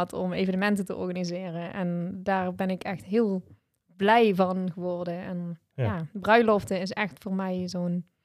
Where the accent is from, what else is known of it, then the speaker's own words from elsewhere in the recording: Limburg, Netherlands; Ik kom uit Limburg